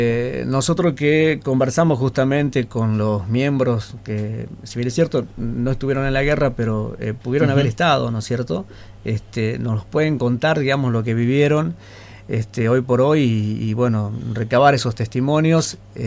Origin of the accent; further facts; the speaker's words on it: Argentina; nos cala muy hondo como argentinos.